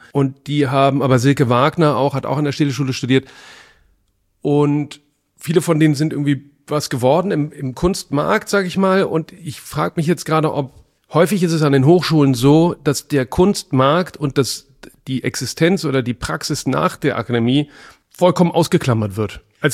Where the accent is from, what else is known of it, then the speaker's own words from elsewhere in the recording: Cologne, North Rhine-Westphalia, Germany; Kölner, mein lieber Kölner. Ich komme aus dem Rheinland.